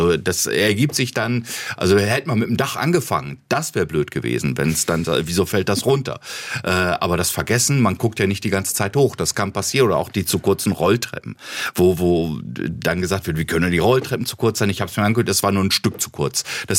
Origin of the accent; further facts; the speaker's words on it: Berlin, Germany; als Berliner an so einen Ort zu kommen, ist es einfach auch Balsam.